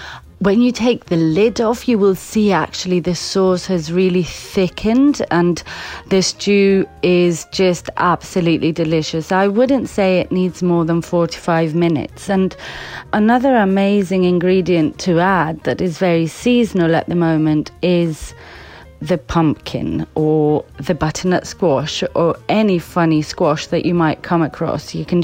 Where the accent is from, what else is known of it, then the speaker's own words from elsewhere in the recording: Crete, Greece; English is a second language; now in London, United Kingdom; I am from Crete, half Cretan and half Scottish actually. I am a chef and I work here in London and have been doing so for many years.